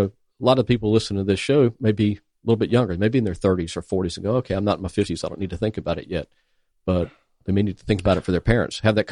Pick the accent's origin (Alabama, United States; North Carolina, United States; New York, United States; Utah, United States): North Carolina, United States; I'm originally from North Carolina. My parents live back in North Carolina, and it's a long drive to get there.